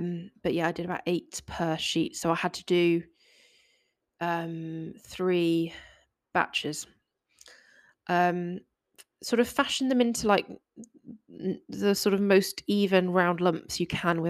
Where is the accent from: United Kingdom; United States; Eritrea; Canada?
United Kingdom; as I would say, being British and all.